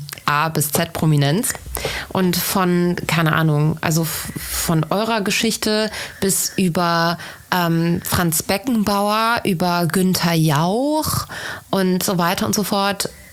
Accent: Bergisch Gladbach, North Rhine-Westphalia, Germany; ich komme auch aus Bergisch Gladbach.

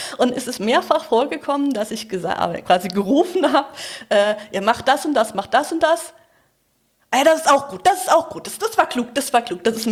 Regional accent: Mainz, Rhineland-Palatinate, Germany; als Mainzer allerdings.

